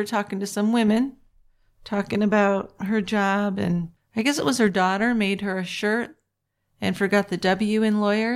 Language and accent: English; Michigan, United States; Looks like where I grew up in Michigan in the winter.